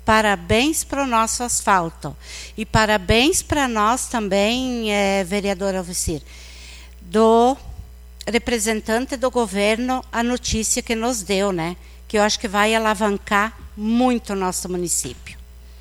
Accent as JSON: {"language": "Portuguese", "town": "Engenho Velho", "region": "Rio Grande do Sul", "country": "Brazil", "said": "Porque, meu Deus, olha nós, engenho velhense, com tanto desse asfalto, ó."}